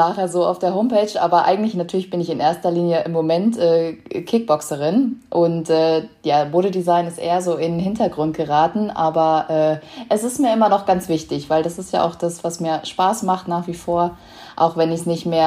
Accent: Lemgo, North Rhine-Westphalia, Germany; dann sind wir bei uns in Lemgo in Nordrhein-Westfalen, wo ich aufgewachsen bin

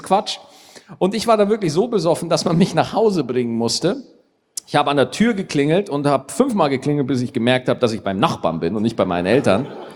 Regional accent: Bavaria, Germany; ich bin in Niederbayern aufgewachsen.

